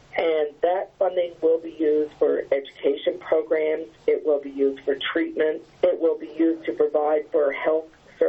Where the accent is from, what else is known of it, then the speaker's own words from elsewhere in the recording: Newfoundland and Labrador, Canada; I grew up in Labrador, as you did. I spent a lot of time on the coast.